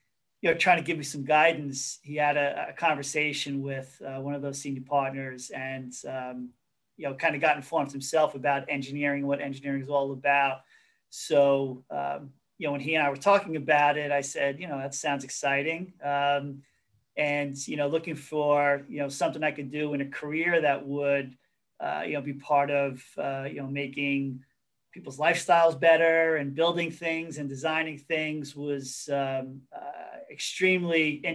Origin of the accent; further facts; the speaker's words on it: Hicksville, New York, United States; So I grew up in Hicksville. My parents both worked for the US Postal Service. So we were a very blue collar family.